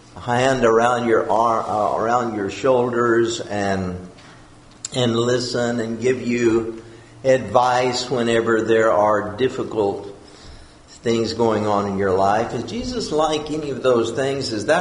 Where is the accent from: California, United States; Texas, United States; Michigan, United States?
Texas, United States; the night that I was baptized at our home and where I was growing up in West Texas by my father.